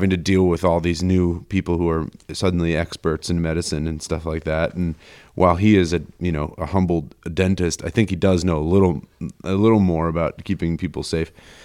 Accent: Boulder, Colorado, United States; Yeah, it was pretty cool. I mean, yeah, I got to, my dad just dragged me on all sorts of going mountain biking and backpacking and kayaking and stuff like that.

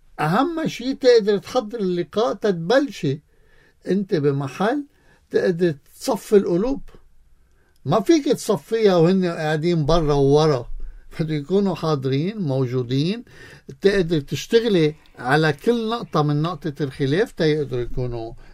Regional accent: Lebanon; بحياتنا كلبنانيين

